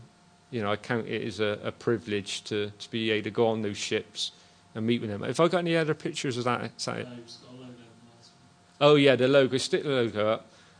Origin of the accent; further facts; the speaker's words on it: Bristol, South West England, United Kingdom; I probably got that pronounced wrong because I'm from Bedminster, but can't say anything foreign